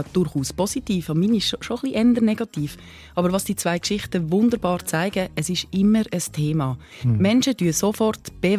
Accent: Basel-Landschaft, Switzerland; accent: Baselbiet dialect; now in Zurich, Switzerland; ich komme frisch auf Zürich, in die grosse Stadt vom Land, Basel-Land, oder? Mit meinem schönen Baselbieter Dialekt.

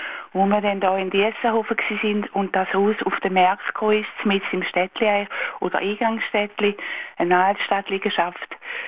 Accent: Schaffhausen, Switzerland; Und ich bin natürlich in Schaffhausen aufgewachsen, mein Mann auch. Sehr gern würde ich wieder in der Altstadt wohnen.

